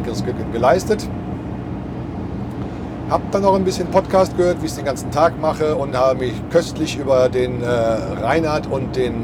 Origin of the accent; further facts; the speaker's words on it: Cologne, North Rhine-Westphalia, Germany; ich komme selber aus Köln